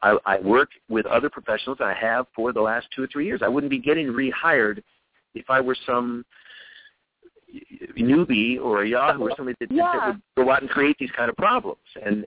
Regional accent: Massachusetts, United States; And, you know, we're all from Massachusetts.

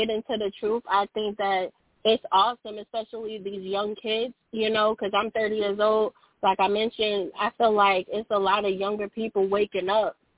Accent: New Jersey, United States; now in South Carolina, United States; And I grew up in New Jersey, so it was a little different. Like, I'm in South Carolina now, but I grew up north in, you know, single-parent household and all that.

